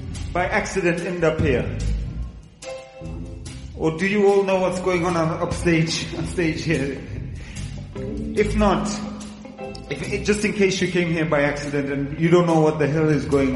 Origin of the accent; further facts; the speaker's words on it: Tanzania; also born or lived in Denmark; I was born in Denmark, but I grew up in Tanzania, which is why I'm singing this beautiful language called Swahili.